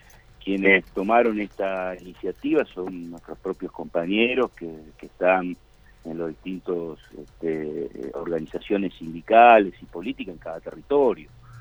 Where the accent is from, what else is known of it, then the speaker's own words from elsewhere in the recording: Santa Fe, Argentina; Y por eso, como santafesino, en el MAS iniciamos la participación